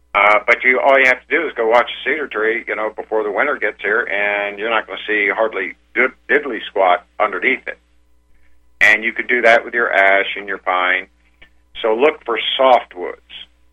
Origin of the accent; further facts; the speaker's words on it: Florida, United States; born there; hey, I was born in Florida, and I know what good-tasting catfish is